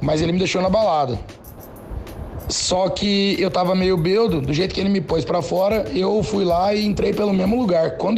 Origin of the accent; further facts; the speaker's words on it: Araraquara, São Paulo, Brazil; Eu sou de Araraquara.